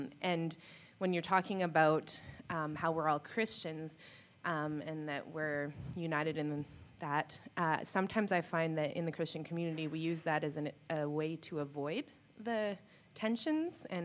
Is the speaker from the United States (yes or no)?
no; Quebec, Canada; And I'm from Quebec in particular, where the French-English divides are very prevalent, and there's history there.